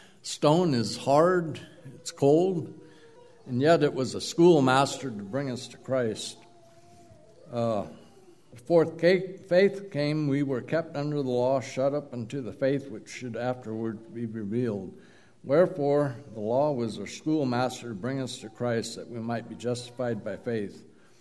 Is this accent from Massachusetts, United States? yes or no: no; Missouri, United States; Thinking about stone, I had to think of growing up in Missouri, where I did.